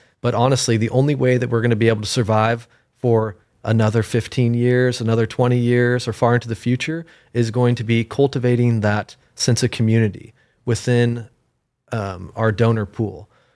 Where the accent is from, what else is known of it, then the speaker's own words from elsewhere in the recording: Ridgefield, Washington, United States; now in Bellingham, United States; I am the executive director of Growing Veterans. And I'm from Ridgefield, Washington, so down south, and I've been in Bellingham since 2019.